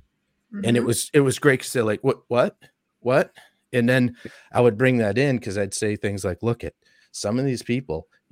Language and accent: English; Massachusetts, United States; I grew up in Massachusetts. Parents are school teachers.